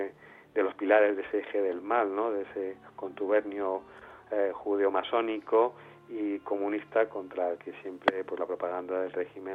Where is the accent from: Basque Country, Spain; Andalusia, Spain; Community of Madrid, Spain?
Community of Madrid, Spain; Madrid; Para los que somos de Madrid y, bueno, los que vivimos en la capital